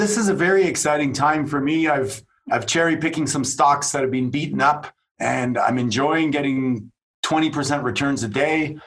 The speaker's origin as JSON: {"language": "English", "country": "Canada", "said": "But I come from Canada. It's my first year."}